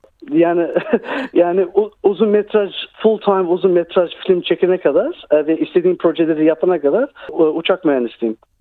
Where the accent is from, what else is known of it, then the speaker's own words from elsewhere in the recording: Melbourne, Victoria, Australia; Melbourne'in Northern Suburbs tarafında büyüdüm